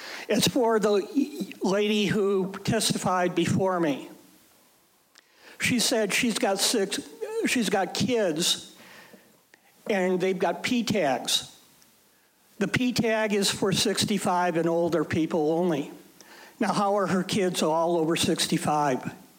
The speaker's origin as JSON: {"language": "English", "town": "Wasilla", "region": "Alaska", "country": "United States", "said": "I'm from Wasilla."}